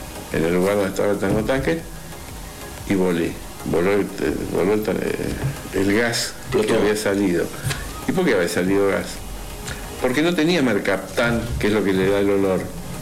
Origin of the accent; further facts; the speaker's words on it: Tigre, Buenos Aires Province, Argentina; born there; Desde que era chico nací en el Tigre.